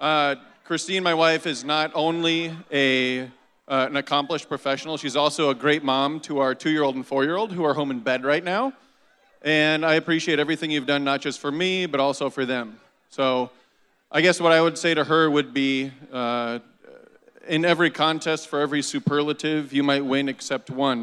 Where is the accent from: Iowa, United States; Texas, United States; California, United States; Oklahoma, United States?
Iowa, United States; Decorah; It's something that I've had a passion for doing ever since growing up in Decorah.